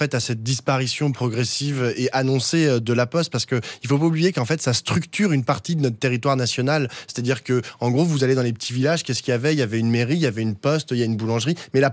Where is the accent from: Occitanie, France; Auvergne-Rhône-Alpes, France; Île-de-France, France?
Île-de-France, France; Paris; moi, je suis parisien